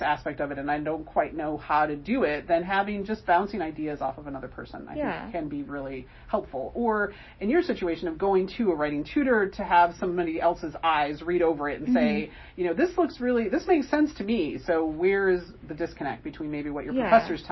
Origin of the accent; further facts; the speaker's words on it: Chicago, Illinois, United States; I was from Chicago, and we got to travel to St. Louis